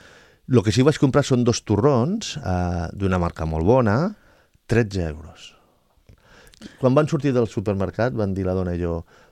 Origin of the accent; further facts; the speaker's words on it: Valencian Community, Spain; Jo soc valencià, llavors cada dia un gelat.